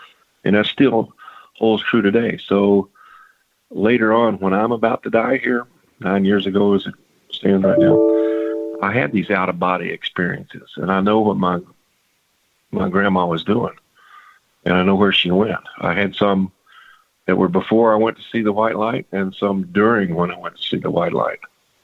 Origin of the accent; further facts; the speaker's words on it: Signal Mountain, Tennessee, United States; we had planned a family reunion back in Tennessee because, like I mentioned, I grew up on Signal Mountain